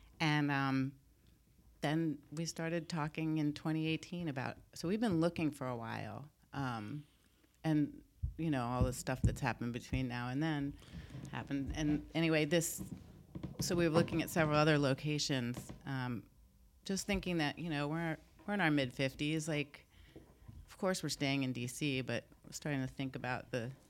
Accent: Washington, District of Columbia, United States; Well, I grew up in Washington, D.C.

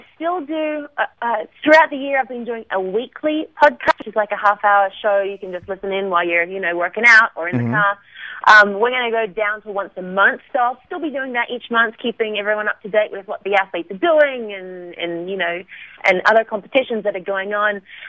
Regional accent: Aspen, Colorado, United States; really looking forward to Aspen, which is my hometown. So this is where I live.

